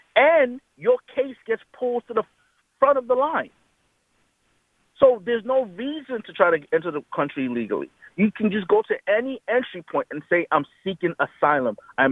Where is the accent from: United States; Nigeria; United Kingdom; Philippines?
Nigeria; moved away; I myself am an immigrant. And I came here legally from Nigeria, had to stand in line for about 7 years before I got even my visa